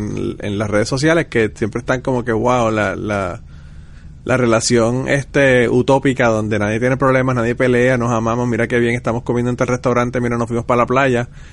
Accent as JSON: {"language": "Spanish", "country": "Puerto Rico", "said": "yo creo que es un problema en nuestra idiosincrasia como boricuas"}